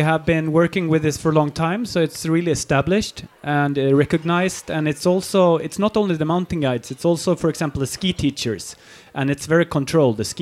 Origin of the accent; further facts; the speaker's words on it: Berlin, Germany; also born or lived in Sweden; No, I grew up in West Berlin, actually, behind the wall at that time.